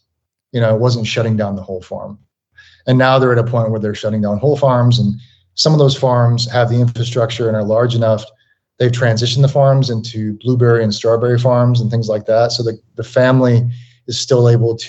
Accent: United States; having spent so much time in Korea as an American, I mean, I literally feel like it's my second home

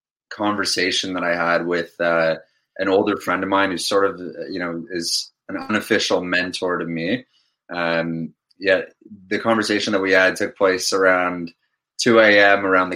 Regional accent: Toronto, Ontario, Canada; born and raised in Toronto, Ontario. I lived in Toronto my whole life

